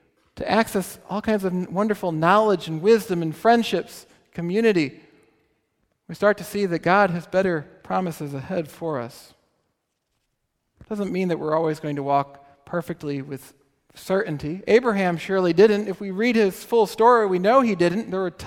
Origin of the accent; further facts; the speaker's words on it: St. Charles, United States; But growing up in St. Charles, I remember always thinking they looked kind of interesting.